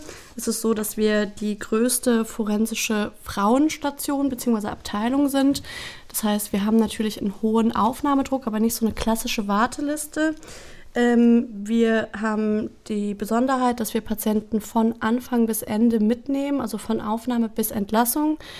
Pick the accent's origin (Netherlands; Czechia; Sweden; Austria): Netherlands; Ich bin in Holland groß geworden